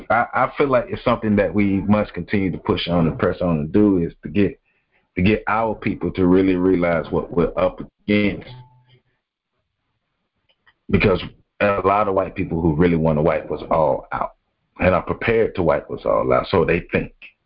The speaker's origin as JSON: {"language": "English", "region": "the South", "country": "United States", "said": "Anywho, man, we're from the South, man, so we like our racism out front."}